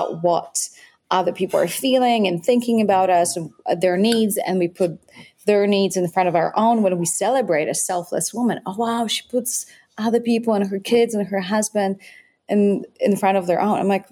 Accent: Poland; English is a second language; for those of you who just like out of context, I grew up in Poland

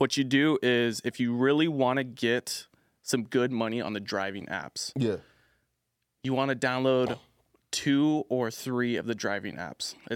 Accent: California, United States; I'm from Orange County, born and raised.

